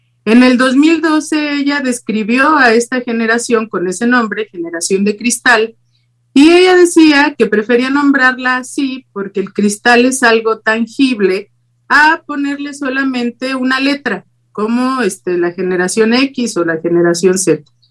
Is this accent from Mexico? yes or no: yes; Mexico; como parte de lo que vive en nosotros como mexicanos.